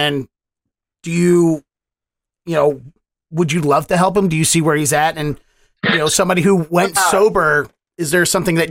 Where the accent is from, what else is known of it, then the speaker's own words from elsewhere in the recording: Baltimore, Maryland, United States; because I know I'm from Baltimore originally, so I'm very familiar with the story of Brandon Novak because he's a Baltimorean